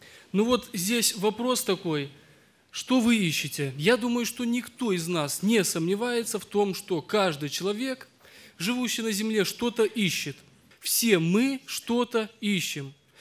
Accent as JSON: {"language": "Russian", "town": "Labinsk", "region": "Krasnodar Krai", "country": "Russia", "said": "я из Лабинска, руководитель молодежи."}